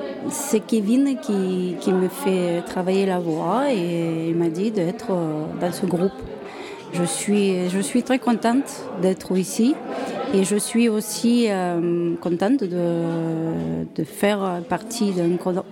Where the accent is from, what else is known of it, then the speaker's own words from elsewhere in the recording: Ukraine; Je suis ukrainienne. Je suis native de l'Ukraine